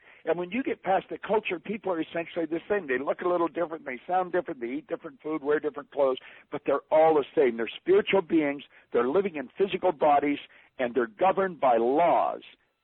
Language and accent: English; Canada; Now, I'm a Canadian, and I'm saying that as a Canadian.